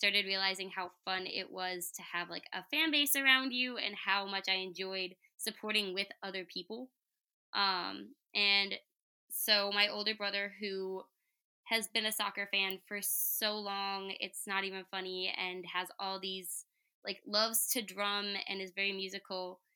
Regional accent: Chattanooga, Tennessee, United States; So I grew up in Chattanooga. I used to go to games when I was young

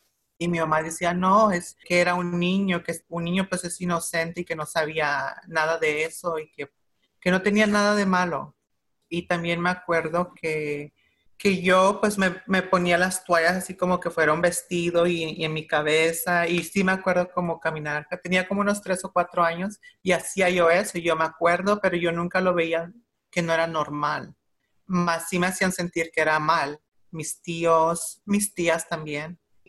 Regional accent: Los Angeles, California, United States; born there; Yo nací en el White Memorial en East LA, un marzo 11 del 89. Mis padres son mexicanos de Oaxaca. Los dos son del mismo pueblo.

